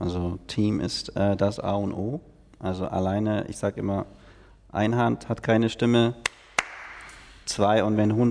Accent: Berlin, Germany; born there; ich bin in Berlin geboren, aber in 5 verschiedenen Ländern aufgewachsen, gearbeitet, studiert.

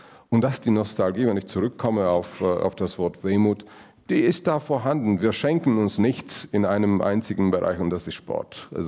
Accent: Slovakia; die Tatsache, dass man nach der slowakischen Identität fragt, das ist gleichzeitig die Frage, woher kommt ihr?

